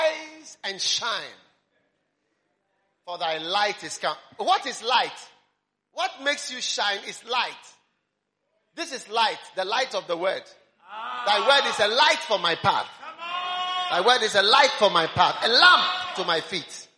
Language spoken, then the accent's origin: English; Switzerland; I'm from Switzerland also. My mom is Swiss. Swiss mountains, since I was a child, taken to the mountains, the Alps.